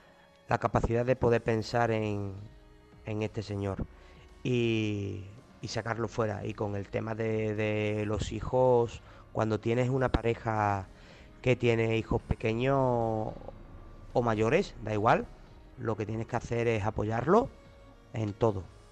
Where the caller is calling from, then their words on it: Huelva, Andalusia, Spain; corresponsal de Huelva